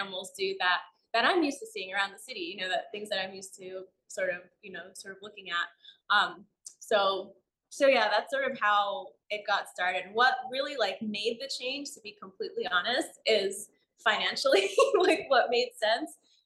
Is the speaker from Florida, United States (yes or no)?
yes; Miami, Florida, United States; now in New York, United States; No, I grew up in Miami and I've lived in New York for about like close to 20 years.